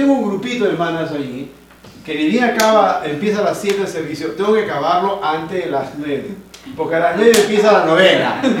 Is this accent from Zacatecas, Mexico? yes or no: no; Oaxaca, Mexico; yo soy hombre macho, soy allá de Oaxaca, de mi tierra.